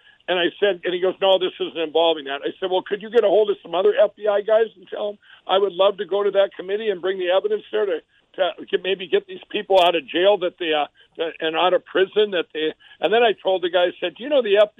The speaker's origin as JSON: {"language": "English", "town": "Mankato", "region": "Minnesota", "country": "United States", "tie": "born there", "said": "we stopped it to get something to eat at a drive-thru in Mankato, Minnesota, which is my original, where I was born."}